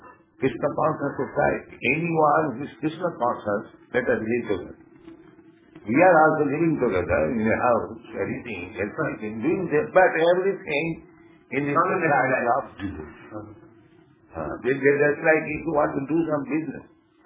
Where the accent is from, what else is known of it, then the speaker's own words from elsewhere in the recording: India; I am from India.